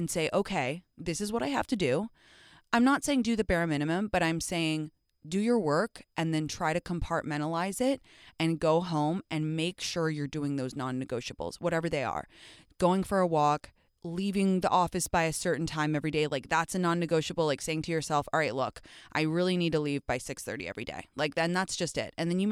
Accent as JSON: {"language": "English", "region": "England", "country": "United Kingdom", "said": "Okay, I'm from England."}